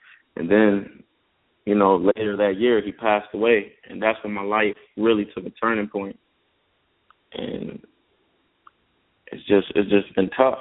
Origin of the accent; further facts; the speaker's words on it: New Orleans, Louisiana, United States; You know, growing up in New Orleans, it's tough. You know, New Orleans is a tough city to come out of.